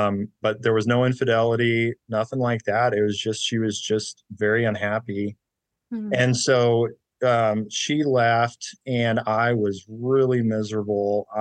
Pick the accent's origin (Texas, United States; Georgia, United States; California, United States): Texas, United States; So I'm originally from Texas. So I'm 41 now.